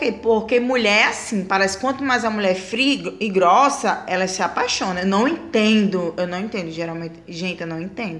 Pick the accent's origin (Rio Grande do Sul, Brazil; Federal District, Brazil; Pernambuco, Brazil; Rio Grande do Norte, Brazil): Rio Grande do Norte, Brazil; Natal; tenho 24 anos, sou de Rio Grande do Norte, Natal.